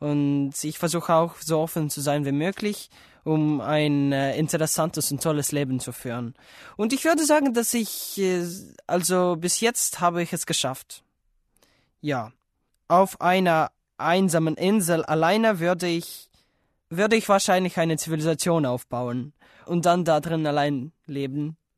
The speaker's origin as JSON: {"language": "German", "country": "Estonia", "second_language": "German", "said": "ich komme aus Estland und ich bin im Jahr 1991 geboren."}